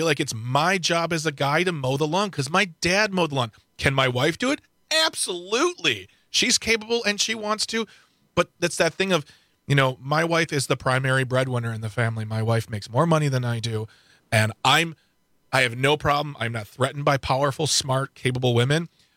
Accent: Midwest, United States

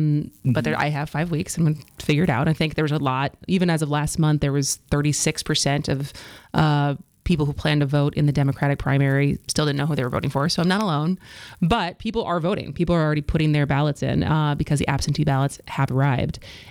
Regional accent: Madison, Wisconsin, United States; now in Milwaukee, United States; I grew up in Madison, lived in other big cities, came back and now live in Milwaukee.

